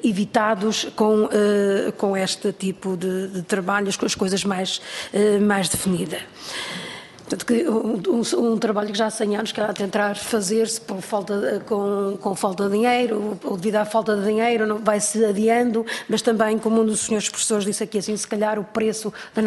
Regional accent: Porto, Portugal; que também sou do Porto, sou eleita pelo Porto.

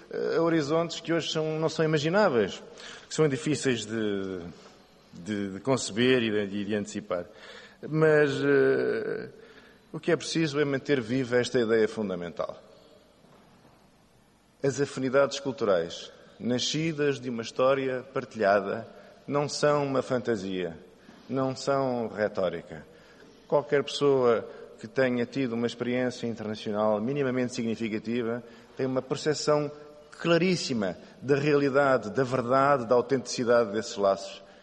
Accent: Portugal; alguém como eu ainda nasci num país, num Estado que se dizia pluricontinental e atingi a maioridade num Estado que tinha descoberto que afinal era europeu

